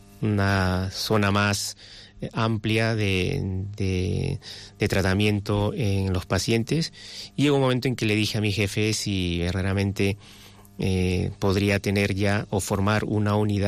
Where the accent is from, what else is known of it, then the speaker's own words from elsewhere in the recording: Lima, Peru; moved away as an adult; now in Spain; Soy peruano, nací en Lima.